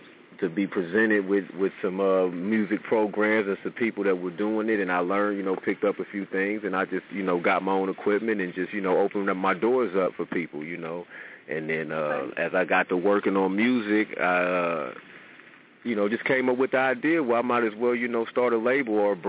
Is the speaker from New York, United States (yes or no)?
no; Edwardsville, Illinois, United States; Because, you know, I like, you know, to rep the home team or whatever. I'm from Edwardsville.